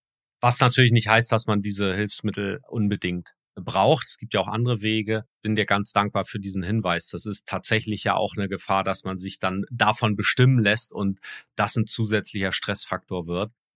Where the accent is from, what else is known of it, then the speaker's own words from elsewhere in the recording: Kiel, Schleswig-Holstein, Germany; Ich komme ja gebürtig aus Kiel